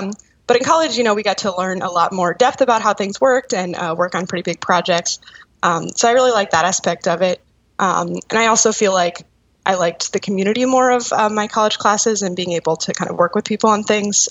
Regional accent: Florida, United States; also born or lived in Indiana; So this was in South Florida.

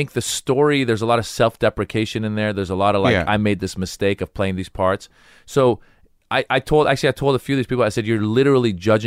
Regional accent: United States; I grew up in America.

